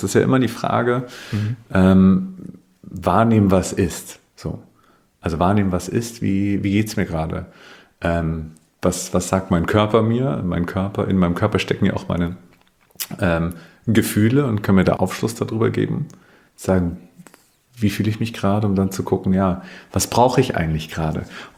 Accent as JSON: {"language": "German", "region": "Bavaria", "country": "Germany", "said": "Ich komme aus Bayern, das hört man vielleicht manchmal, ich bin mir gar nicht bewusst"}